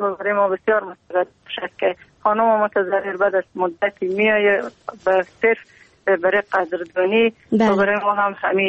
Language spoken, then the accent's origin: Persian; Afghanistan